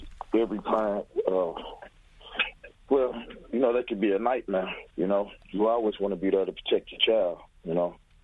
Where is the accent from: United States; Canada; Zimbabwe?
United States; Pine Line, Missouri; We both was born and raised in Pine Line, Missouri.